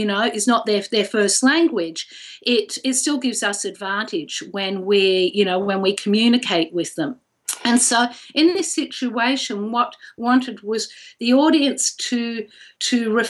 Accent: Australia; you know, I'm Australian, yet it's the most foreign place on earth I've ever been to.

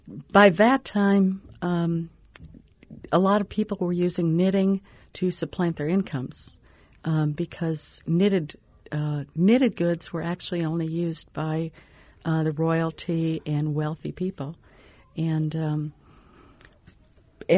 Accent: Wisconsin, United States; I grew up in Wisconsin, so we spent a lot of time indoors.

